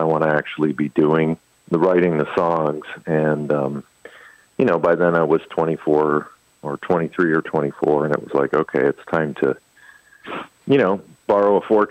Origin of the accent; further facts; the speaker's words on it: Michigan, United States; And I was just from Michigan, and what did I really have to say?